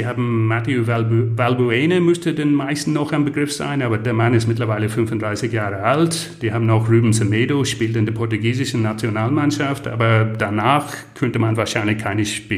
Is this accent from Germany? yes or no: no; Ireland; German is a second language